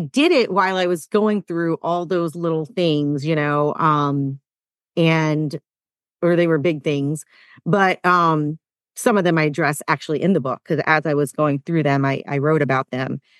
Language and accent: English; the South, United States; I felt alone on an island as this brown girl growing up in the South.